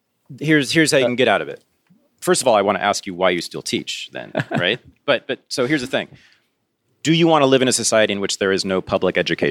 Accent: United States; because I'm an American. I was born here, even though I have all these critiques of it.

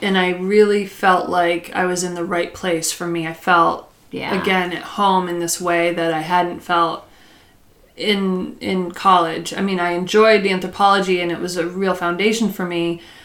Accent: Saranac Lake, New York, United States; Well, I started when I was probably 15 and I worked at a pizza parlor in my hometown of Saranac Lake.

